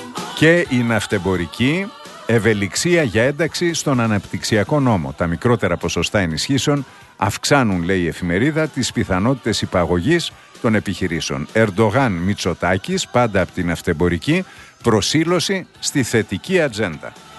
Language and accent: Greek; Alexandroupoli, East Macedonia and Thrace, Greece; born there; γιορτάζουμε την ελεύθερη Αλεξανδρούπολη, την πατρίδα μου